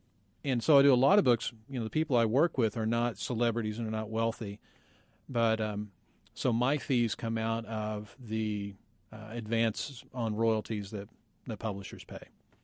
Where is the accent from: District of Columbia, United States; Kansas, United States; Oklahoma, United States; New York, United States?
Oklahoma, United States; I grew up in Oklahoma where football is a religion